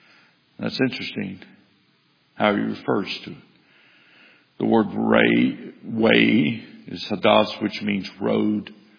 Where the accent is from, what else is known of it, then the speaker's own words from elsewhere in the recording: Baton Rouge, Louisiana, United States; born there; I was born in the Baton Rouge General Hospital sometime on the 23rd of June in the year 1955.